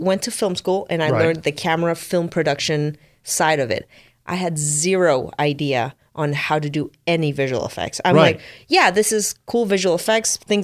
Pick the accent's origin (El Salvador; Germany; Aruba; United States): El Salvador; I'm from El Salvador.